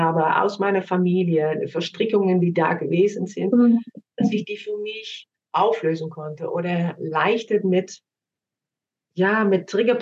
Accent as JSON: {"language": "German", "country": "Netherlands", "second_language": "German", "moved": "yes", "lives_now": "Germany", "said": "Ich komme ursprünglich aus Holland. Das wird man vielleicht auch mal zwischendurch hören."}